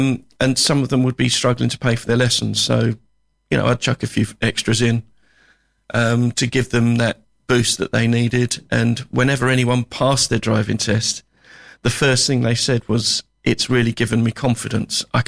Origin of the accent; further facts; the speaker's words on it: Walworth, London, United Kingdom; I was living in southeast London in Walworth until my mum and dad split up when I was 15.